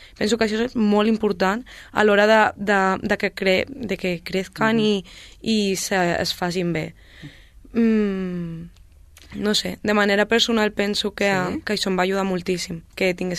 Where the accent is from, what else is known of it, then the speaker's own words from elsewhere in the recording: Sabadell, Catalonia, Spain; jo sóc d'un barri d'aquí de Sabadell, sóc de Can Puigcener